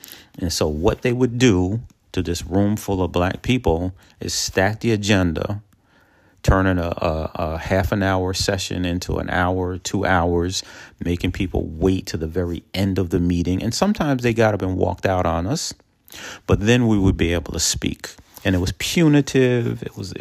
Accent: Peekskill, New York, United States; So although I'm based in Westchester County and active throughout the Hudson Valley, my hometown of Peekskill

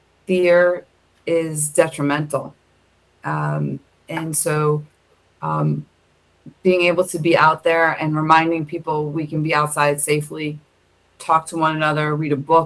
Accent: New York, United States; being a New Yorker, we graduated at 6.

